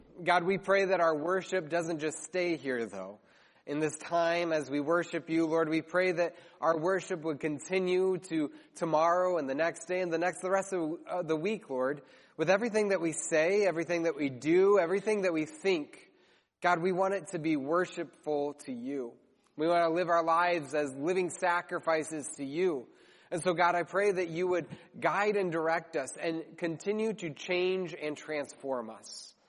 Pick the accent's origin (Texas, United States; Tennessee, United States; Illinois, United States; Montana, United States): Illinois, United States; Chicago; when we moved up here, being born and raised in Chicago, one of the things that surprised me the most was how nice Packers fans are.